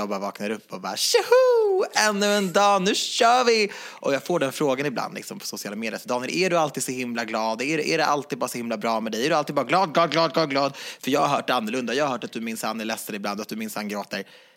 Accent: Järfälla, Stockholm County, Sweden; jag är från Jakobsberg.

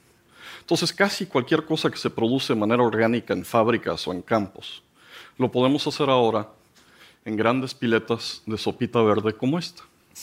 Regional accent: Mexico; yo soy un pobre mexicano

